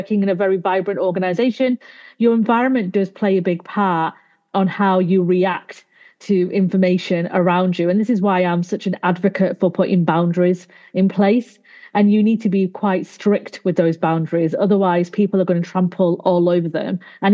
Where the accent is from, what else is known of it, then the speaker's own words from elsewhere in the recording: Manchester, North West England, United Kingdom; I'm from Manchester, but I do visit London a few times a month because I've got work and clients down there.